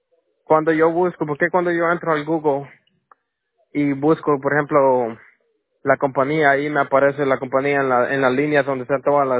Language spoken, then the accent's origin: Spanish; Guatemala; born there; Chapín. Chapín, vos, hijo.